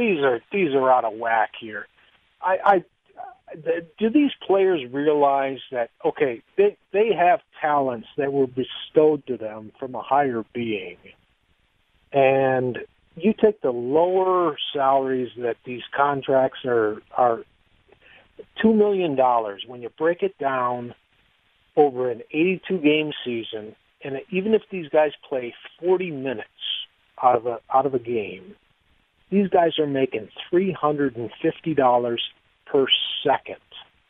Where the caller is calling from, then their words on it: Wisconsin, United States; from Wisconsin. Actually, I work in Dubuque.